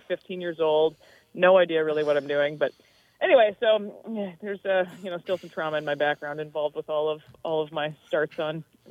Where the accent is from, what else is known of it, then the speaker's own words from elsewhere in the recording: Worthington, Minnesota, United States; I started at a radio station in my hometown in Worthington in high school.